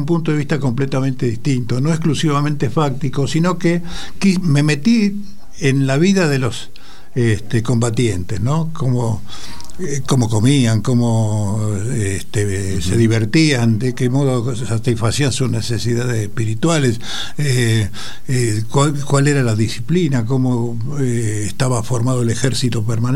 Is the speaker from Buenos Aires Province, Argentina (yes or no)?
no; Rosario, Santa Fe, Argentina; now in Buenos Aires, Argentina; Yo estoy aporteñado de varias décadas, sin pero duda. Sigo siendo rosarino